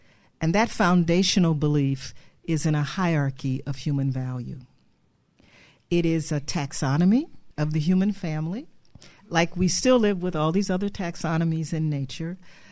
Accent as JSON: {"language": "English", "town": "Cleveland", "region": "Ohio", "country": "United States", "tie": "born or raised there", "said": "And I grew up in Cleveland, Ohio"}